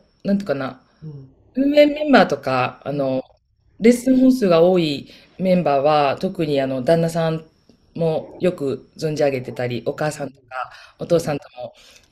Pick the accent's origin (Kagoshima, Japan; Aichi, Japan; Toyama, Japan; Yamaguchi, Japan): Kagoshima, Japan; 鹿児島に戻ればうちの実家が15分ぐらいで近かったり、鹿児島にリオレオも戻って、私が月に1、2回鹿児島に帰るっていう形で